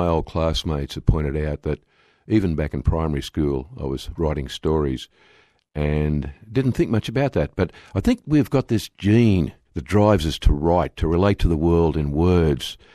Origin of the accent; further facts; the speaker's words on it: New South Wales, Australia; I was actually born in Sydney, but I grew up on a soldier settler block in western New South Wales.